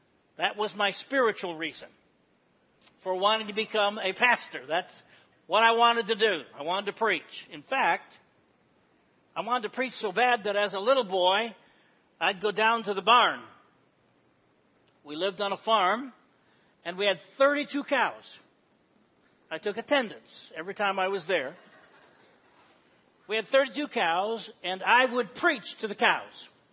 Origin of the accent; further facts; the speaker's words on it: Smyrna, New York, United States; I was born and raised in Smyrna, New York, West Smyrna Baptist Church.